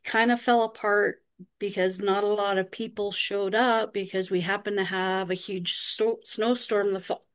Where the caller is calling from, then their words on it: British Columbia, Canada; I am in British Columbia, Canada.